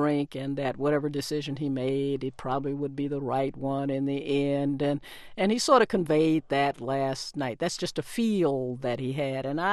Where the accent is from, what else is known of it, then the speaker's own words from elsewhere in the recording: Tennessee, United States; He's from my home state of Tennessee